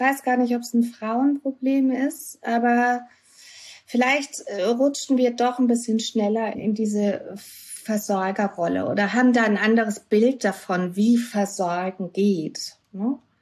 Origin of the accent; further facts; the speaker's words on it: Southern Germany, Germany; now in Hamburg, Germany; kurz bevor ich dann quasi meine Heimat so abgewickelt hatte, dass ich von Süddeutschland nach Hamburg ziehen konnte